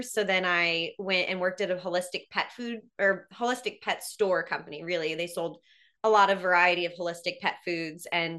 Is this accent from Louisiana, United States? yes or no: no; California, United States; I'm from California, and he wanted to move to California.